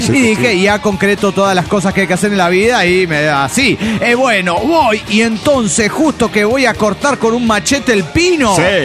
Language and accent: Spanish; Dallas, Texas, United States; de Dallas, Texas.